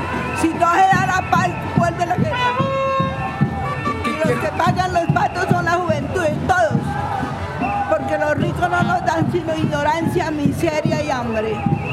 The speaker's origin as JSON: {"language": "Spanish", "region": "Bogotá", "country": "Colombia", "said": "Yo soy de aquí, Bogotá."}